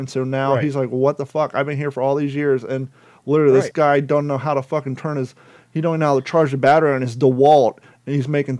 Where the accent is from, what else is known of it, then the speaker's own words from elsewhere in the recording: Columbus, Ohio, United States; moved away as an adult; Bag boys. I grew up in Columbus, Ohio in 1997. All the bag boys worked at high. When you're 15, you got a job as a bag boy. 2001, I moved to California.